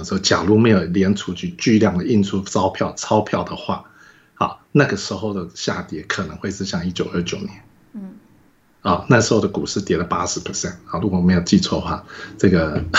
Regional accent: Taiwan; 我是台湾人

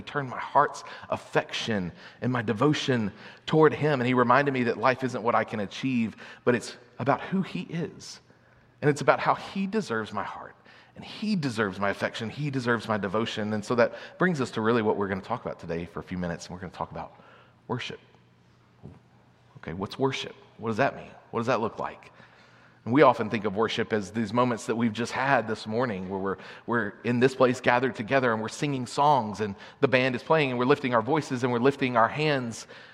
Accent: Atlanta, Texas, United States; I grew up in Atlanta, Texas, in a really great family, mom, dad, sister.

